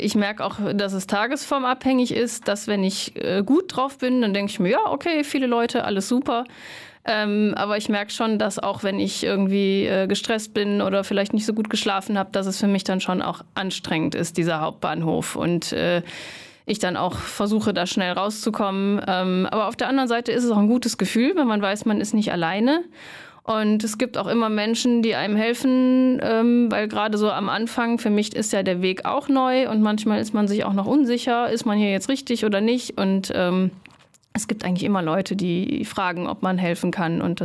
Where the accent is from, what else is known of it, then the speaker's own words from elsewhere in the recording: Viersen, North Rhine-Westphalia, Germany; now in Cologne, Germany; bin aufgewachsen in Viersen am Niederrhein